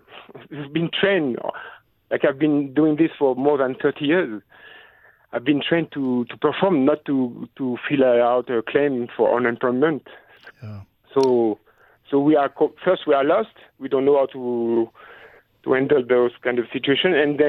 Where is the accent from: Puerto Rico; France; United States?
France; I'm from France and my wife is from Quebec, so we have to go back to Quebec.